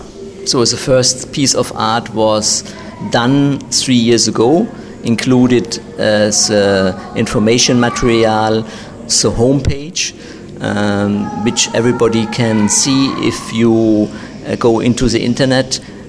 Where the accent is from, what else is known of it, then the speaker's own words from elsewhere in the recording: Frankfurt, Hesse, Germany; English is a second language; now in Stuttgart, Germany; Original, I'm coming from Frankfurt, but now I'm living 15 years in Stuttgart.